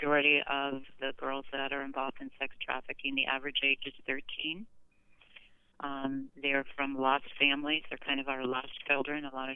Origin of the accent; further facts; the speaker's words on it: Miami, Florida, United States; I myself, as a 67-year-old woman growing up in Miami, knowing really who to vote for sometimes is confusing.